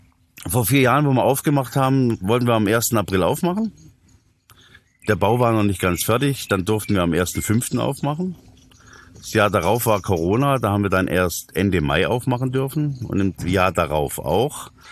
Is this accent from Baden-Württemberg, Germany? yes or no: yes; Böblingen, Baden-Württemberg, Germany; weil ich komme ja aus Böbling.